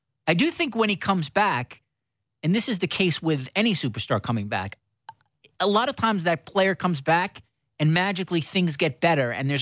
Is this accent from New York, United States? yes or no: yes; New York, United States; Obviously, growing up in Long Island, I saw a lot of him.